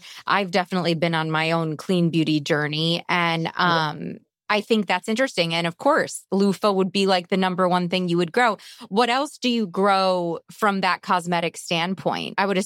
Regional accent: United States; I think especially being an American

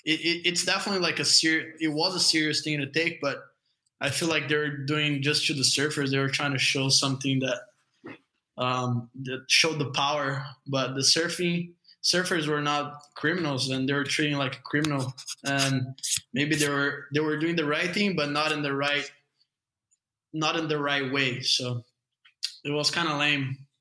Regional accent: Guarujá, São Paulo, Brazil; English is a second language; so I'm from Guarujá. It's a couple hour drive from the airport in São Paulo. And it's like a little, it's kind of a fisherman city, but it's like a small town.

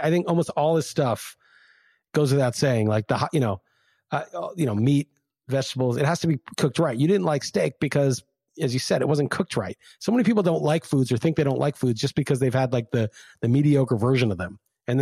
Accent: New York, United States; also born or lived in Los Angeles; I grew up in New York and I ate a lot of Chinese food.

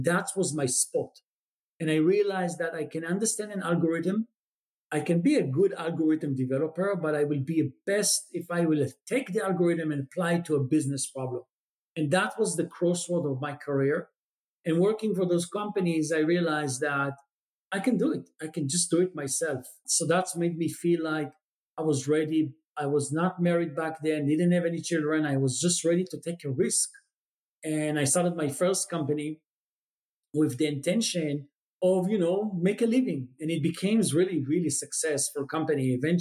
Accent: Tel Aviv, Tel Aviv District, Israel; I was born and raised in Tel Aviv.

